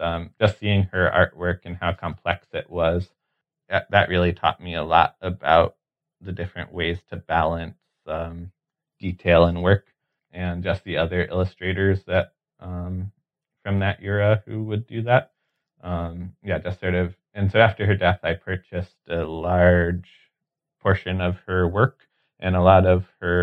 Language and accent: English; Connecticut, United States; oh, I am from Connecticut.